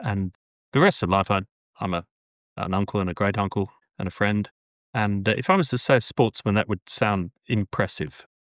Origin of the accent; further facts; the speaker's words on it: South East England, United Kingdom; So I'm Welsh by descent, born and brought up in England with Welsh parents. So brought up near Basingstoke in Hampshire. So vaguely Christian background